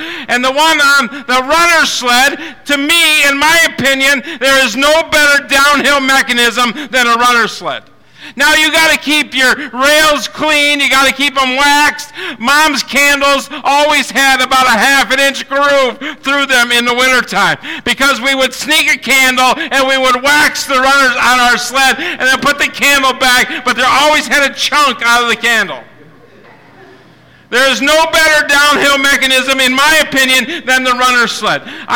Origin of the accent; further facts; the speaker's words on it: Pennsylvania, United States; when you're born and raised in Tioga County, Pennsylvania, and you're born and raised on a farm